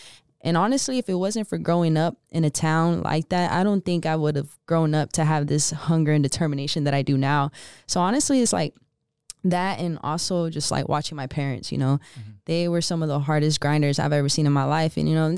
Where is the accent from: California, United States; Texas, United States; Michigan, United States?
Texas, United States; Georgetown; I mean, I kind of grew up in a small town called Georgetown, which is, you know, only 30 minutes from here, from Austin.